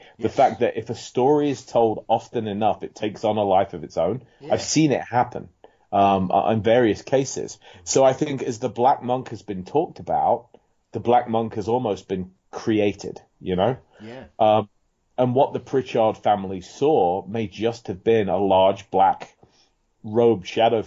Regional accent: United Kingdom; when I was growing up in Britain

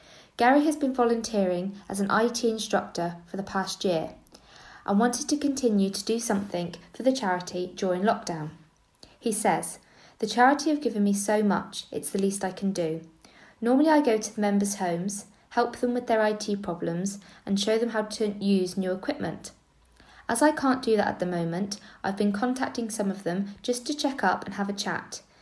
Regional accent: Wales, United Kingdom; first language cy; English is a second language; As Welsh is my first language, I've been singing the hymn … to a few of them.

